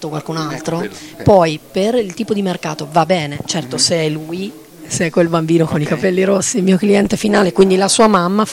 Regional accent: Sicily, Italy; now in Marche, Italy; No, io sono siciliana, ma abito nelle Marche da tantissimo tempo.

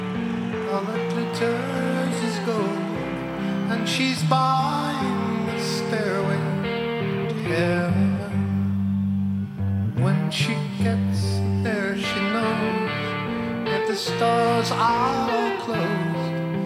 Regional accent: Marche, Italy; nelle Marche è molto importante la lingua nostra affettiva, oltre all'italiano, è il nostro dialetto, no?

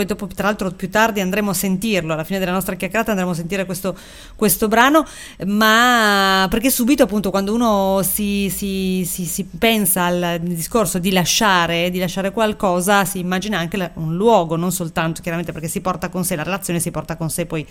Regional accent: Piedmont, Italy; purtroppo io sono piemontese, metà siciliana, quindi.

